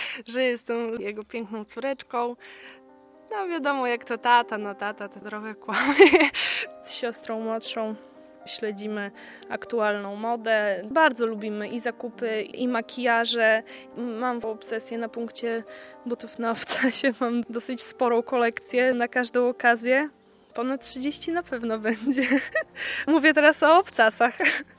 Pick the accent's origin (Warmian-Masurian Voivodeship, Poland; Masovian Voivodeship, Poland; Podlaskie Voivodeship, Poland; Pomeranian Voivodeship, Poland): Podlaskie Voivodeship, Poland; Lebiedzin; Całe dzieciństwo spędziłam w Lebiedzinie.